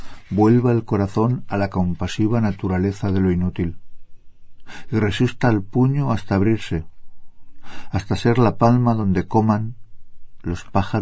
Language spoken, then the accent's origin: Spanish; Valencia, Valencian Community, Spain; Vengo de España, de Valencia.